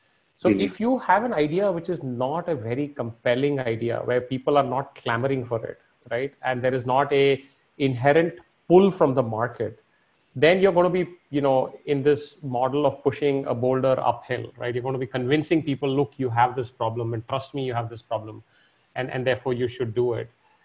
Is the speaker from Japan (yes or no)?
no; India; also born or lived in United States; So I grew up in India, like you said, went to one of the IITs and then went to the U.S. for grad school.